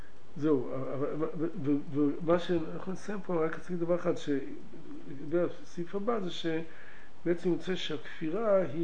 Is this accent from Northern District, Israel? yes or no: yes; Ginosar, Northern District, Israel; הוא מקיבוץ, אני חושב מגנוסר, אני מקיבוץ גנוסר